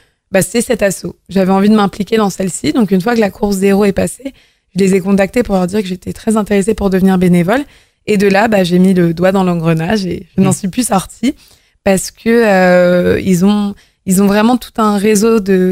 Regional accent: Vernon, Normandy, France; donc je suis une Vernonnaise, donc j'ai grandi à Vernon, etc.

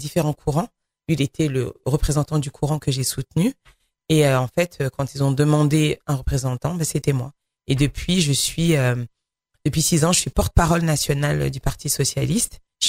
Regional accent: Les Mureaux, Île-de-France, France; où j'ai grandi, au Mureau.

